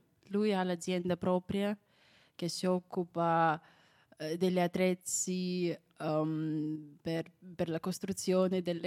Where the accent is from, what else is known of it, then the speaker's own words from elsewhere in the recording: Belarus; Italian is a second language; il mio paese è abbastanza piccolo, però molti pensano che noi facciamo una parte di Russia, che no, perché noi siamo un paese diverso dalla Russia